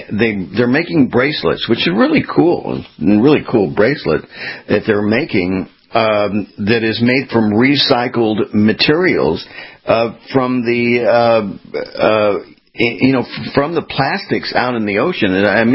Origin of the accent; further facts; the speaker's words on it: California, United States; I mean, I grew up choking in Southern California.